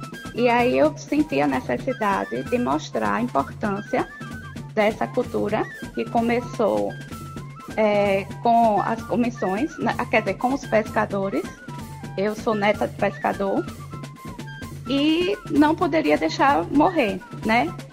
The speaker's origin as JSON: {"language": "Portuguese", "town": "Propriá", "region": "Sergipe", "country": "Brazil", "said": "Eu sou de Propriá. Eu amo também a minha cidade."}